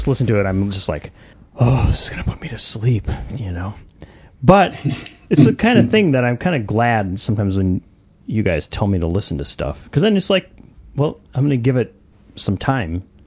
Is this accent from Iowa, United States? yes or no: no; Pennsylvania, United States; born there; I was born outside of Philadelphia